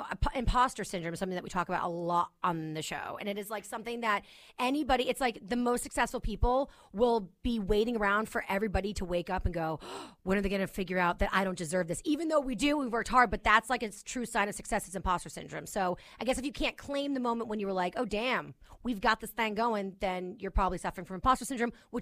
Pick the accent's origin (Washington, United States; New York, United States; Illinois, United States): New York, United States; Maybe because I'm a New Yorker?